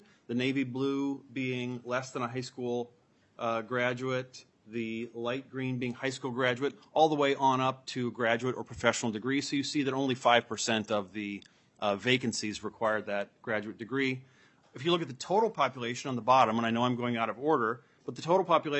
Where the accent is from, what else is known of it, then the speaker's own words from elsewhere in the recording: St. Cloud, Minnesota, United States; But I would also note I come from the St. Cloud area, as many of you know.